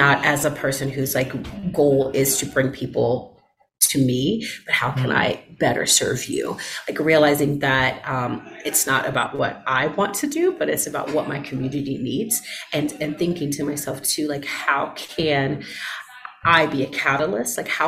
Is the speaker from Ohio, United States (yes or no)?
yes; Ohio, United States; also born or lived in New York; now in Denver, United States; A part of it also is I'm from New York, so the culture shock here has been, pretty. I want to say that I'm a New Yorker at heart. Like I am originally from Ohio, so I am a weird mix of nice and direct.